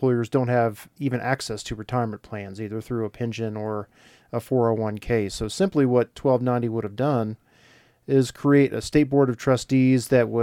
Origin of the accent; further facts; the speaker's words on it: Indiana, United States; also born or lived in Colorado; I grew up in Indiana, so I went to Indiana University, of course, like any good Hoosier would do, and got my undergraduate degree from there and stayed there for about 4 years afterwards. Came out to Colorado to go to the law school here at CU